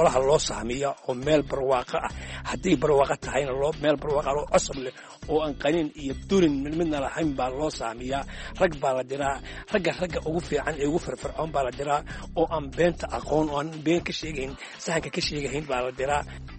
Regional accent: Buuhoodle, Togdheer, Somalia; waxaan ku dhashay magaalada buuxooda weli khaasanta wuluwul baan ku dhashay halkaasaan kusoo barbaaray

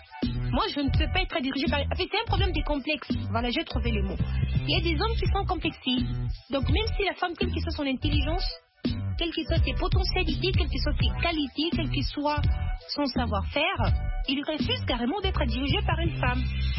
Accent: DR Congo; ici chez nous en RDC

